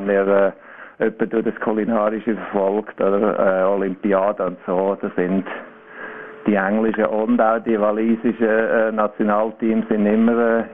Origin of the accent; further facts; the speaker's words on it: Schwyz, Switzerland; now in United Kingdom; Ich bin in der Obermark aufgewachsen. Also so am Ausgang vom Wägital.